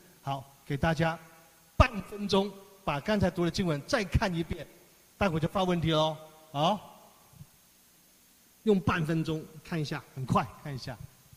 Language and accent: Chinese; China; 我们很少，我们中国人比较含蓄，有没有？